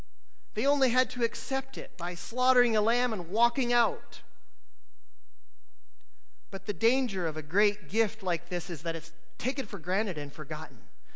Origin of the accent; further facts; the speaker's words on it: Michigan, United States; I grew up in Michigan, and there the Thanksgiving holiday has some unfortunate connections.